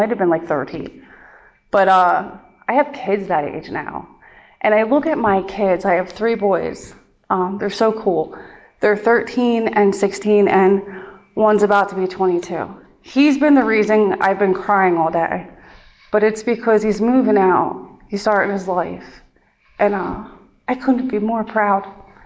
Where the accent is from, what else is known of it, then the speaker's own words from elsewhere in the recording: Pennsylvania, United States; now in Philadelphia, United States; Because even though I'd been in Philly for a while, I'm from the Poconos, so I didn't like know a ton of people.